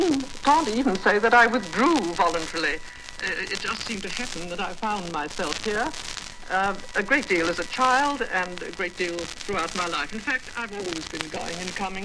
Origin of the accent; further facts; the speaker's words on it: United Kingdom; born there; Well, by birth, I'm British, but my parents were American.